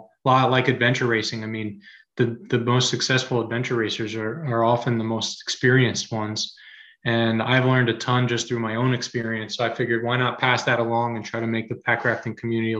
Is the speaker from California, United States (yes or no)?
no; New Jersey, United States; And I said, hey, I'm from New Jersey and I want to do the Alaska Mountain Wilderness Classic.